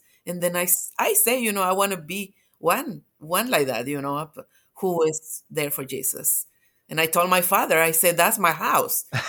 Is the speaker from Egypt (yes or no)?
no; Mexico; now in Atlanta, United States; I'm from Mexico